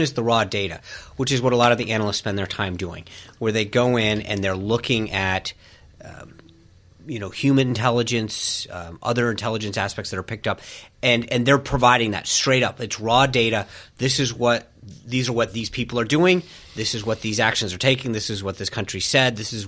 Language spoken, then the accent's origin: English; Rhode Island, United States; So as I mentioned earlier, I grew up in Rhode Island.